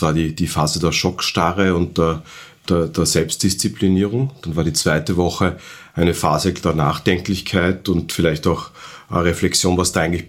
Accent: Tyrol, Austria; zumindest sage ich das als Tiroler

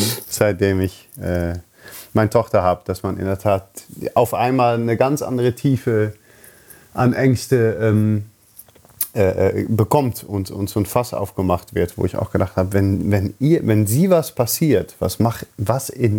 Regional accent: Netherlands; German is a second language; ich bin halt Holländer

